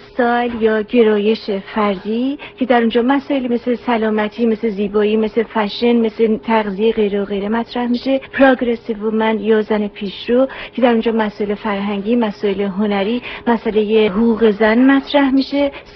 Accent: Iran; آخر ماجرا ما همه ایرانی هستیم

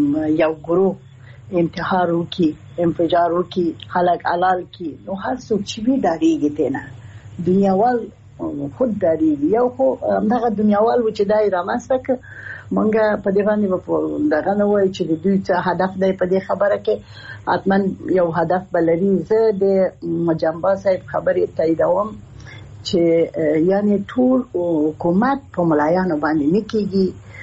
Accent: Afghanistan; چې په ما باندې ظلم دی چې زه د افغانستان یم، افغانۍ یم

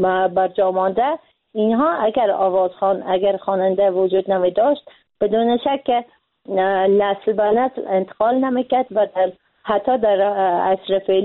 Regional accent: Afghanistan; به عنوان یک انسان، به عنوان یک مسلمان به عنوان یک فعال اجتماعی و به عنوان یک افغان

